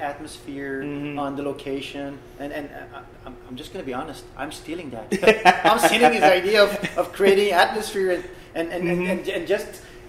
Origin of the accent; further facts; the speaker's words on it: Belgium; English is a second language; I'm from Belgium